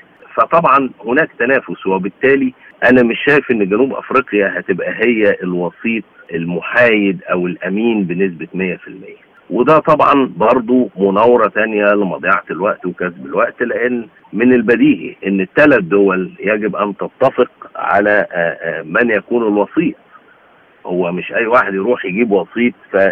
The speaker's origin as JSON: {"language": "Arabic", "country": "Egypt", "said": "وعلينا أن ندرك إحنا كمصريين"}